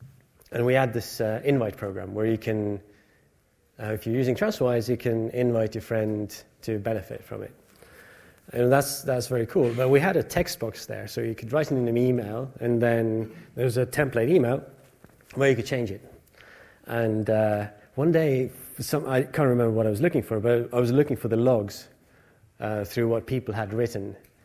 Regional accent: Estonia; English is a second language; I'm from Estonia. We go to sauna a lot.

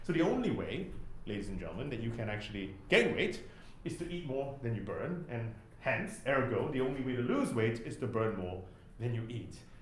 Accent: San Francisco, California, United States; moved away as an adult; now in Cambridge, United Kingdom; I sound weird because my wife's English, but I've been here for 25 years. I'm originally from San Francisco.

